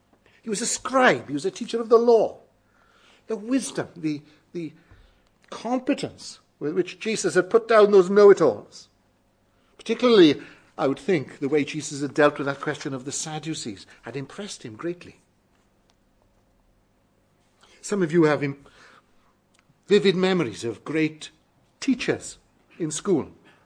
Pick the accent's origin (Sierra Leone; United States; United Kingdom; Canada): United Kingdom; So being British, we stopped.